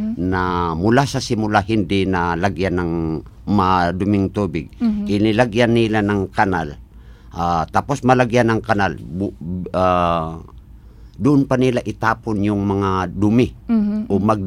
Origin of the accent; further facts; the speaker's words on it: Iligan, Northern Mindanao, Philippines; dito sa amin sa Iligan City, particular sa Barangay Kiwalan